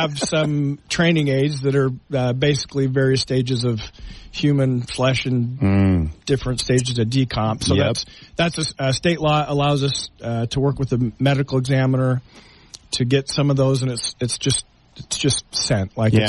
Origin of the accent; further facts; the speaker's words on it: Green Valley, Arizona, United States; also born or lived in Mesa; I was born in Mesa, Arizona, but I went to preschool here.